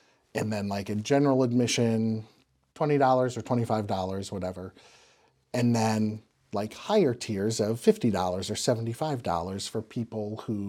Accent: Michigan, United States; also born or lived in New York; a guy I grew up with in Michigan or went to college with in Michigan, and then we lived in New York

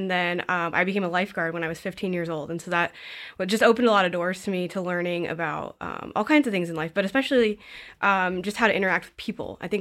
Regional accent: Moline, Illinois, United States; So I grew up in Moline. My family is a transplant, so we moved here in about 2000. And I grew up here, went to Moline High School

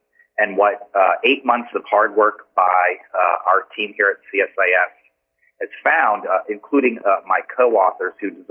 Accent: Washington, District of Columbia, United States; also born or lived in Bloomington; And when I came back to Washington, D.C., to my hometown to work in think tank land, that 15 years served me really well.

